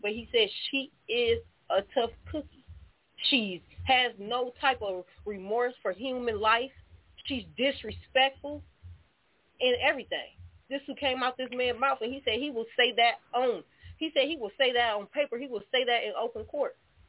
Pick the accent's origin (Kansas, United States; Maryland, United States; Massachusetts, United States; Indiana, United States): Indiana, United States; now in Michigan, United States; like I said, I'm from Indiana. But I've been in Michigan for a minute now, 7 years